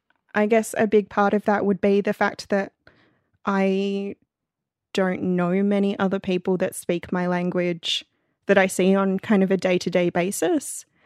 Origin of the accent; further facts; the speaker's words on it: Sydney, New South Wales, Australia; I'm a Gamilaroi woman. … from Gamilaroi country. I grew up in Sydney. I speak a little bit of Gamilaroi, which is my language, although not as much as I'd like.